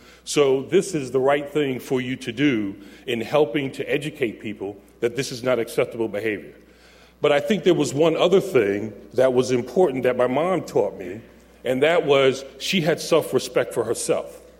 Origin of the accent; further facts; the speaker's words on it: Brooklyn, New York, United States; As a teenager growing up in Brooklyn, New York